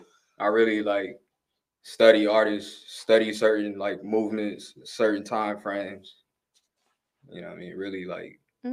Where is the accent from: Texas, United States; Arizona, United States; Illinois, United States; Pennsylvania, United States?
Illinois, United States; Waukegan; Well, I'm from Waukegan, Illinois.